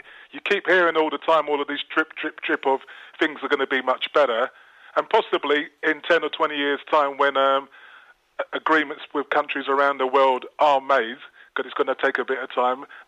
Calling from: Cordoba, Andalusia, Spain; from Cordoba.

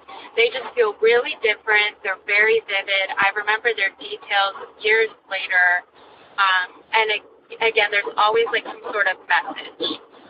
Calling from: New Hampshire, United States; Kelly, I'm calling from New Hampshire.

